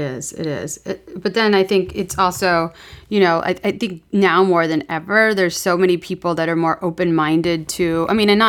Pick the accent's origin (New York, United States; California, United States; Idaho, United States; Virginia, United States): California, United States; maybe I was raised in California and I've always eaten pretty clean